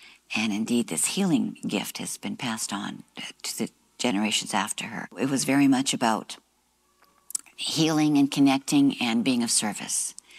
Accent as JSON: {"language": "English", "country": "Canada", "tie": "born or raised there", "also_born_or_lived": "Germany", "said": "I actually grew up on military bases in Canada. I was born in Germany. My mother is full-blood Cree. We're from Muskeg Lake Cree Nation, Saskatchewan, Treaty 6. My father was a Saskatchewan farmer, English and Scottish"}